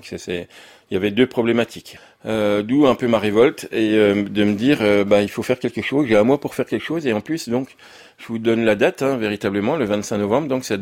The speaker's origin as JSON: {"language": "French", "town": "Besançon", "region": "Bourgogne-Franche-Comté", "country": "France", "tie": "born there", "said": "je suis né à Besançon, je suis boulanger depuis 24 ans"}